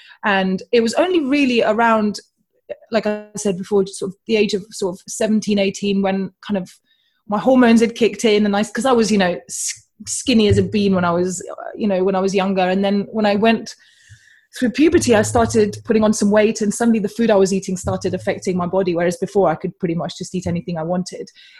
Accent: Bucharest, Romania; English is a second language; moved away; I'm Eastern European. So I grew up in Bucharest in Romania. I'm also half Russian.

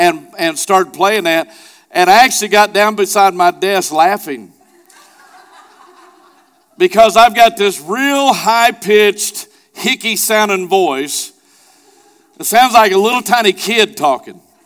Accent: Hollister, Missouri, United States; because I grew up 10 miles south of her. I'm from South Branson in Hollister. So believe it or not, my accent is so much not it's almost non-existent now to what it used to be.

